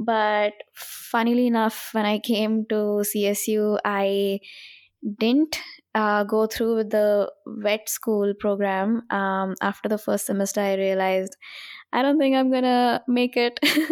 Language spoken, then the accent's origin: English; Visakhapatnam, Andhra Pradesh, India; also born or lived in Hyderabad; when I grew up in Vizag, I was in a school where it was pretty strict, you'd say.